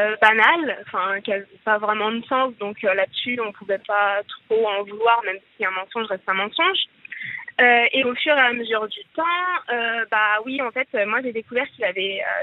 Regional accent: Noiseau, Île-de-France, France; Alors, j'ai 22 ans et je viens de Noiseau.

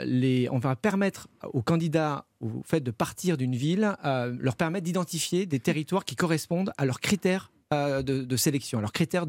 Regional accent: Novion-Porcien, Grand Est, France; Moi, je suis originaire des Ardennes, je suis originaire du monde agricole, d'un petit village ardennais de Novion-Porcien

